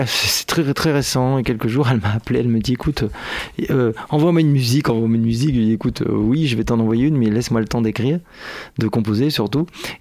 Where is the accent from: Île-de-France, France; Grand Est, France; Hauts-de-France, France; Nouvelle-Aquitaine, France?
Nouvelle-Aquitaine, France; Limoges; Limoges, c'est mes parents qui habitent à Limoges. Moi, je suis originaire de Limoges, donc j'y vais aussi de temps en temps.